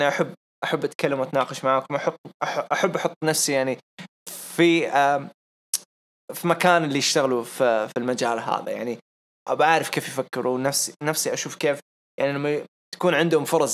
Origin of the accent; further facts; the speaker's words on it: Saudi Arabia; آخر مباراة للعصابة كانت عندنا في السعودية